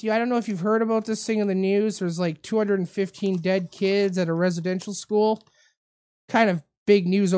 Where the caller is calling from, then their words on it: Canada; Good morning. I'm calling from Canada.